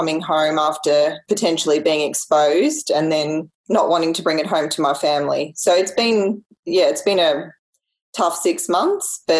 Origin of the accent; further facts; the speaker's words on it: Melbourne, Victoria, Australia; So I'm from Melbourne. So I'm in the unlucky state at the moment.